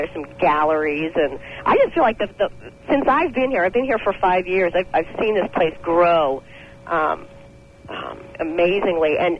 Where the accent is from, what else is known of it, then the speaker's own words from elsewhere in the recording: Oregon, United States; also born or lived in Ohio; now in Florida, United States; I come from the Northwest, originally, United States, in Oregon.